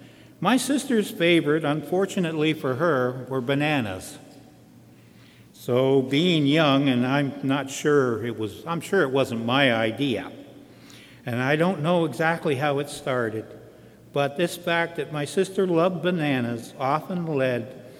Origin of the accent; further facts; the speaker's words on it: Toronto, Ontario, Canada; also born or lived in Hamilton / Winnipeg / Vancouver; I was born in Hamilton and was there till the beginning of kindergarten, not the end. Was in grade 1 in Winnipeg, grade 2 in Vancouver, and grade 3 was here in Toronto.